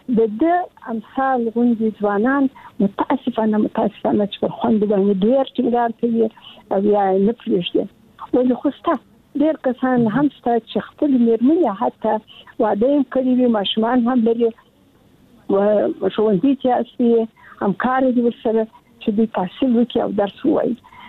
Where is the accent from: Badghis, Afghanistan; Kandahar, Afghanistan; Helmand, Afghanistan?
Kandahar, Afghanistan; also born or lived in Kabul; زه د کندهار یم، د کندهار د دنیا انالیسي کې مې زده کړې وکړې او کابل پوهنتون ته ولاړم.